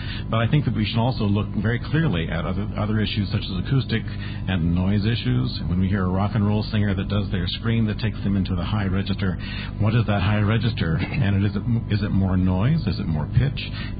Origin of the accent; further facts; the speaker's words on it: New York, United States; from New York.